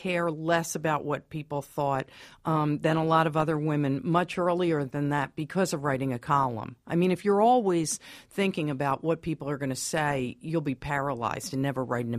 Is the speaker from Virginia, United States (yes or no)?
no; New York City, New York, United States; But in my personal life, I'm a New Yorker, but I also have, like some New Yorkers, some lucky New Yorkers, a place out in the country.